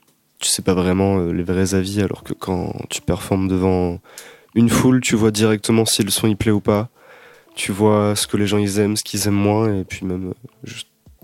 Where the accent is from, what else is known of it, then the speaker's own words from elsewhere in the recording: France; also born or lived in England; Non, je suis né en Angleterre.